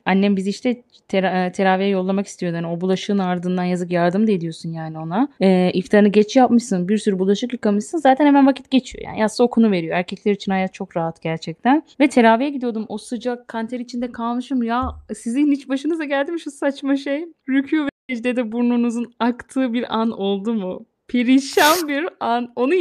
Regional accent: Malatya, Turkey; Çünkü biz Malatyalıyız ve bunu neden söyledim bilmiyorum.

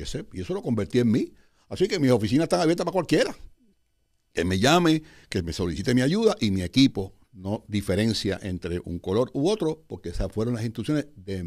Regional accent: Cuba; also born or lived in Arecibo, Puerto Rico; now in Puerto Rico; Toda mi familia es puertorriqueña y española. Toda. Pero sí, vengo de Cuba. Y para los efectos de las personas, cuando llegué de Cuba, pues llegó el cubano. Y yo no fui a vivir a San Juan. Yo fui a vivir a Arecibo

